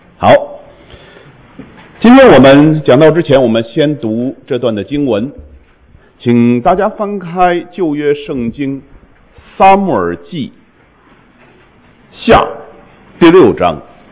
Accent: Beijing, China; moved away as an adult; 我是中国大陆出生长大，在那边读书工作，后来出国留学。我是北京人，所以跟在座的很多人一样，在这个80年代的时候就开始出国啊

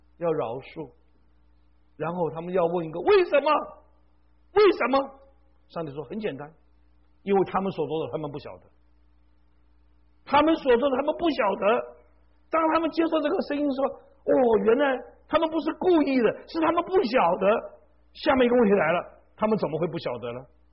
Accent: China; 哇，我们中国人怎么说？杀父之仇啊，怎么样？不共戴天呐！

